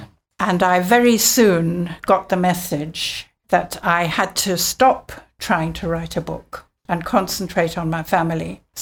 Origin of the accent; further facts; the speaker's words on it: Nakuru, Rift Valley, Kenya; my hometown was in Nakuru, a town in the Rift Valley, and it nestled at the foot of a volcano, an extinct volcano